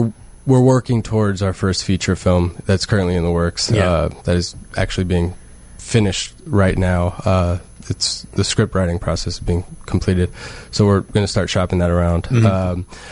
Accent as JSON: {"language": "English", "town": "Chicago", "region": "Illinois", "country": "United States", "tie": "born or raised there", "said": "I'm born and raised in Chicago, grew up in Logan Square."}